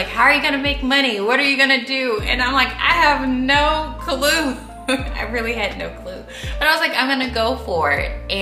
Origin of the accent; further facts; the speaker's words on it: Atlanta, Georgia, United States; So I'm from Atlanta. I went to the University of Georgia, and when I was a student, I had the opportunity to go on a study abroad trip to Ghana.